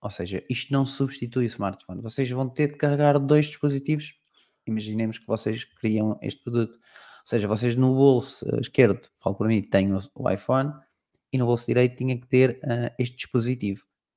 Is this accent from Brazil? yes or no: no; Abrantes, Santarém, Portugal; Sou aqui de Abrantes e estou aqui numa cidade aqui ao lado.